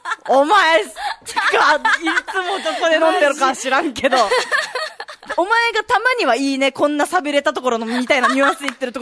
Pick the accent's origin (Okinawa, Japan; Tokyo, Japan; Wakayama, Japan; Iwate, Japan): Okinawa, Japan; Chatan; 中部の中でも、うん、結構発展してる茶壇に生まれ育ってるからさ、